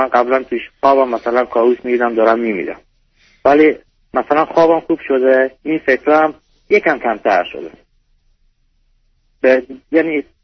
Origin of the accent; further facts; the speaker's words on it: Iran; من که از تو ایران به دنیا اومدم، تو ایران بزرگ شدم، ولی به خاطری که اصلیتم افغانیه